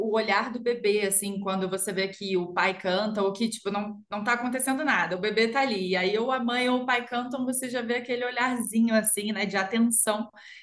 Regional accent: Niterói, Rio de Janeiro, Brazil; Mas eu sou de Niterói, do Rio de Janeiro, ali, estado do Rio de Janeiro.

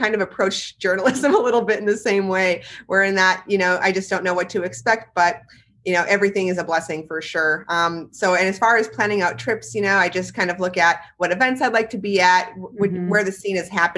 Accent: Midwest, United States; I grew up in the Midwest.

